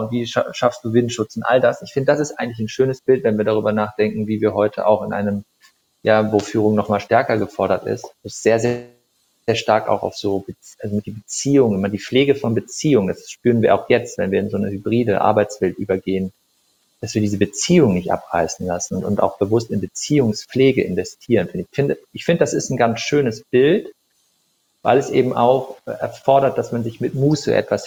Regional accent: Gummersbach, North Rhine-Westphalia, Germany; born there; now in Cologne, Germany; Gummersbach, da sind wir ja geboren im Prinzip. Mein Großvater hat das Unternehmen dort gegründet

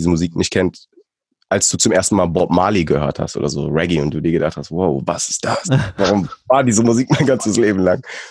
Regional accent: Wiesbaden, Hesse, Germany; also born or lived in Fulda; einer relativ kleinen deutschen Stadt, Wiesbaden 300.000 Einwohner, größtenteils aufgewachsen davor. Ich wurde natürlich davor in Fulda auf dem Land geboren, ja, und habe da die ersten 7 Jahre verbracht, aber bin einfach sehr, sehr multikulturell groß geworden

